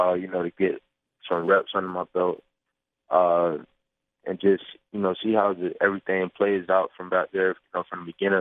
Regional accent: Riviera Beach, Florida, United States; Yeah, I guess just from, where I'm from Rivera Beach.

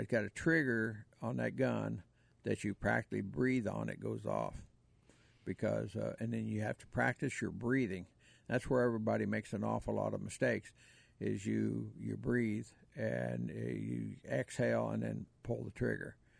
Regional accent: Missouri, United States; Now, I'm from Missouri. You got to show me an awful lot of stuff, you know.

